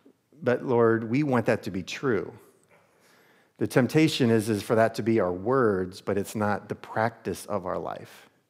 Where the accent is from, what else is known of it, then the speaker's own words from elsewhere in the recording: United States; So I was really one of the last generations, I believe, growing up in America, where there was this sacredness, a Sabbathness to a Sunday.